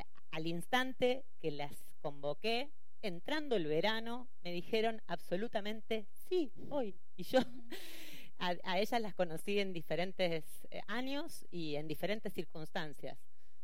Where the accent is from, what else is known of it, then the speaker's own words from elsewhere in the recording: Argentina; como buenas argentinas, las organizadoras, nos hemos retrasado un poco.